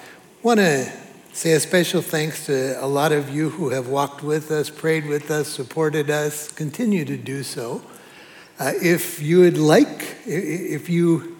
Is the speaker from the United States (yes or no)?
no; Abidjan, Côte d’Ivoire; I'm from Abidjan, a city of about 6 million people.